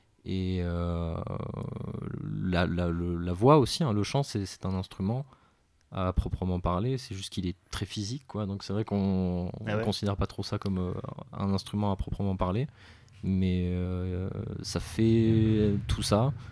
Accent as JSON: {"language": "French", "town": "Valréas", "region": "Provence-Alpes-Côte d'Azur", "country": "France", "tie": "born or raised there", "said": "Je suis originaire d'ici, du coup, de Valréas. Je suis né ici il y a maintenant 22 ans."}